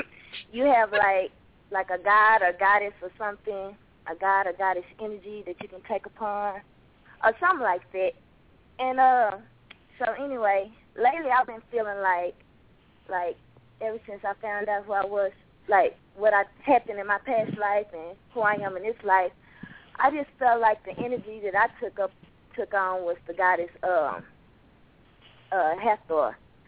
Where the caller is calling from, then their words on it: Dallas, Texas, United States; calling in from Dallas, Texas.